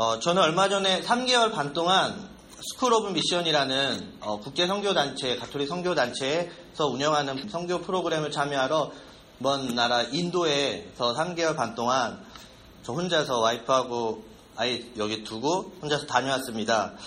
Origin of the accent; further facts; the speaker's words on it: South Korea; moved away as an adult; now in United States; 저는 작년 6월에 한국에서 이곳으로 이민을 왔습니다. 와이프는 여기서 어린 시절부터 살았지만 저는 토종 한국인으로 살다가 작년에 미국에 왔고